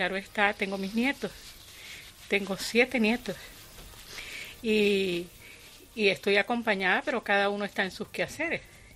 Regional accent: Venezuela; moved away as an adult; Yo soy venezolana. Uh-huh. Y tengo poco tiempo de haber llegado acá, apenas tengo 8 meses de haber llegado.

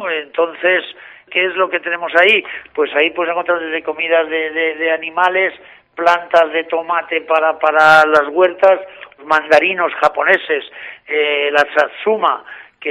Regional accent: Navarre, Spain; Yo provengo de Navarra, de un espíritu cooperativo

